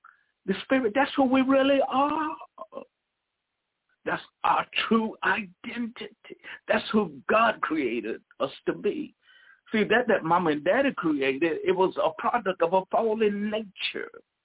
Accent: Georgia, United States; I'm from Georgia, and they used the word passed away when somebody, you know, go to heaven.

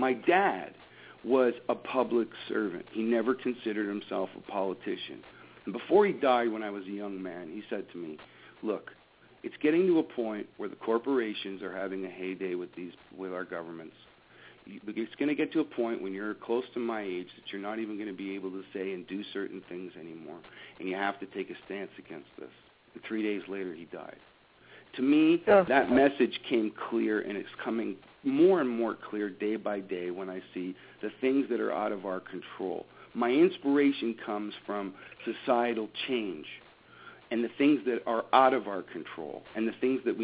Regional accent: Ontario, Canada; I'm from Ontario, Canada.

